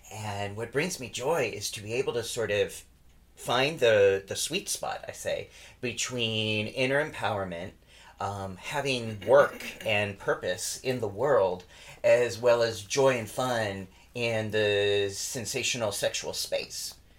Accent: Culver City, California, United States; So, I am from Culver City, California, which is a little part of Los Angeles

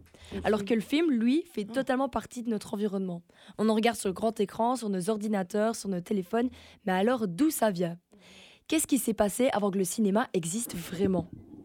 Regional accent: Liège, Wallonia, Belgium; un liégeois, donc là d'où je viens

